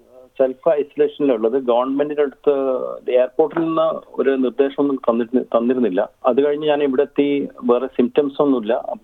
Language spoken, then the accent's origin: Malayalam; Kerala, India; now in Australia; തീർച്ചയായിട്ടും ഞാൻ മലയാളി എന്ന നിലക്ക് നമ്മളെല്ലാവരും വളരെ ന്യൂസും വാട്സപ്പും കാര്യങ്ങളും അറിയുന്നത് കൊണ്ടാണ്